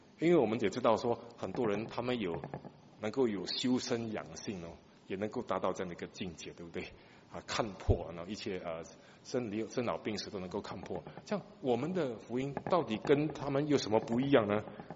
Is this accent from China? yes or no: no; Singapore; 我们新加坡人快乐不快乐？